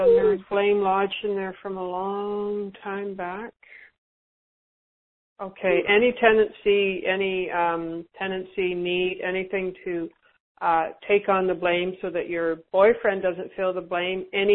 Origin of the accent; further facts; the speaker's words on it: Vancouver, British Columbia, Canada; Is this Vancouver, BC? It's my hometown.